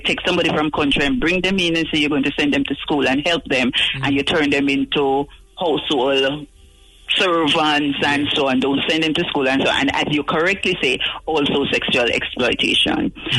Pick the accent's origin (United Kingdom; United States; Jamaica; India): Jamaica; we are open as a Jamaican people